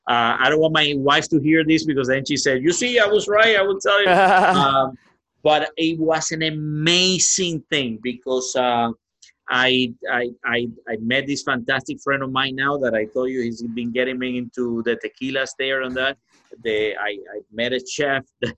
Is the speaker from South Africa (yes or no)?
no; Cuba; English is a second language; now in United States; And my life has been like adapting. I came from Cuba. I came in, you know, music, healthcare, now cigars.